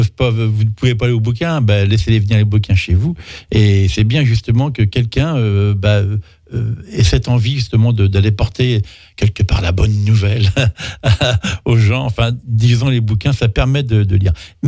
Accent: Nantes, Pays de la Loire, France; Quand j'étais gamin, j'étais à Nantes, j'allais souvent là, ça sentait bon.

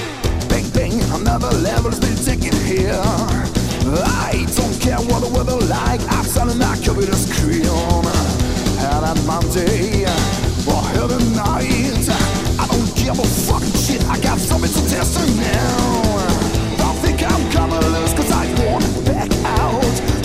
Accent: Les Landes-Genusson, Pays de la Loire, France; Alors moi je suis des Landes Génusson

